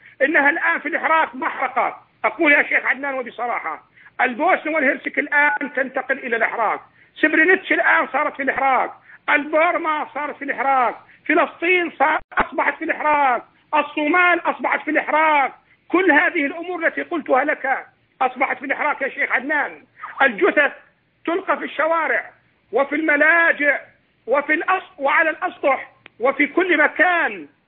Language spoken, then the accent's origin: Arabic; Syria; نحن أهل سورية، نحن المسلمون